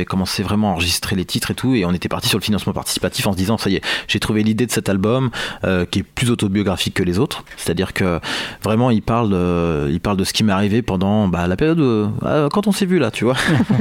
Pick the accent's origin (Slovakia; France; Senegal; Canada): France; Paris, Île-de-France; c'est un peu la nostalgie de Paris, moi, de mon enfance à Paris